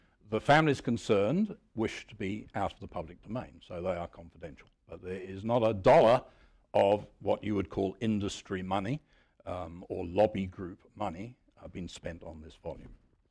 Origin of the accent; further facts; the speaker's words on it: Australia; Forgive me, I come from Australia, so I always get things upside down.